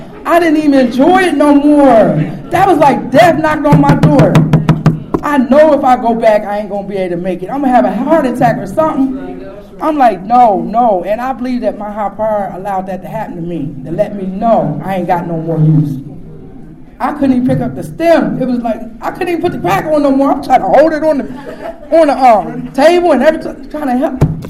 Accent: Maryland, United States; Because I'm from Frederick County. And my own county didn't ask me.

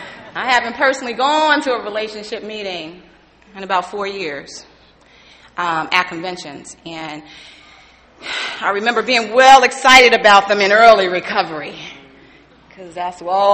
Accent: Newark, New Jersey, United States; I'm from Newark. I got some buddies here that's from the hood.

